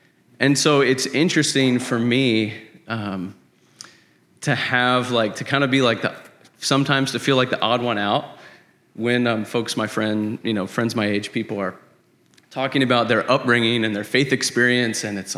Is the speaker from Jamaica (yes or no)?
yes; Jamaica; born there; I was born in Jamaica.